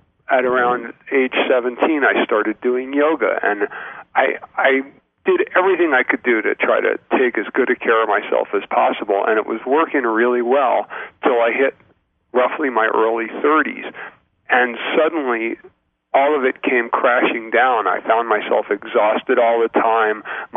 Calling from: Las Vegas, Nevada, United States; I'm calling from my home in Las Vegas, Nevada.

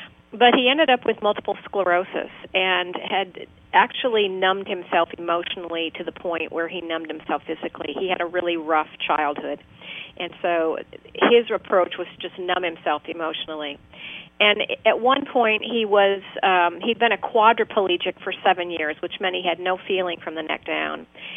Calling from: Seattle, Washington, United States; I'm calling from Seattle.

